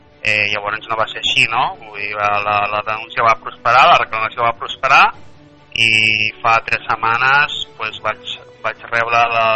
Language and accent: Catalan; Platja d'Aro, Catalonia, Spain; i soc de Platja d'Aro